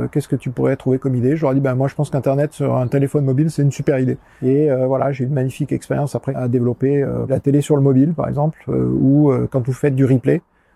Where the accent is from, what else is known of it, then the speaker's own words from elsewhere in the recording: Southern France, France; born there; also born or lived in Canada; Je suis né dans le sud de la France, là où j'habite maintenant. Donc je suis revenu après avoir quitté cette région pendant beaucoup d'années.